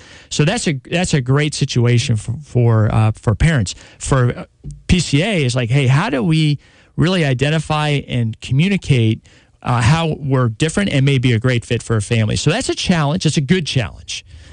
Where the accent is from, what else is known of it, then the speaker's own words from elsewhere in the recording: Chelsea, Massachusetts, United States; born there; also born or lived in New Hampshire; I was born in Massachusetts. I was born in Chelsea Naval Hospital.